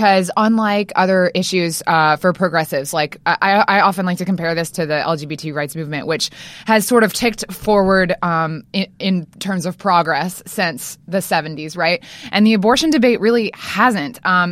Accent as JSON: {"language": "English", "region": "Louisiana", "country": "United States", "said": "I'm from Louisiana."}